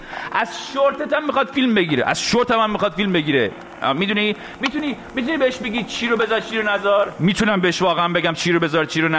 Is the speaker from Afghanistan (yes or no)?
no; Iran; moved away; از ایران اومدم بیرون.